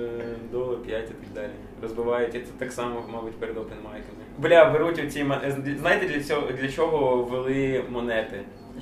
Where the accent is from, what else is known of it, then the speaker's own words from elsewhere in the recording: Sumy, Sumy Oblast, Ukraine; Я можу сказати просто, от я з Сум, і я можу сказати про сумського меру.